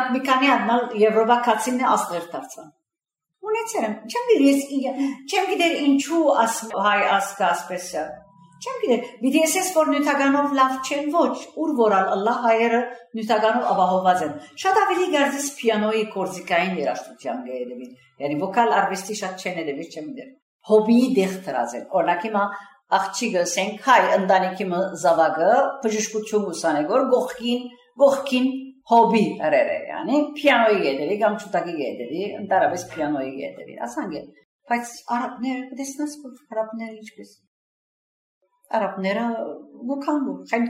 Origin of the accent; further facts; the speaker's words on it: Syria; ես արաբ սիրիացի եմ, բայց ես հայ եմ, հայ։ Հայ եմ։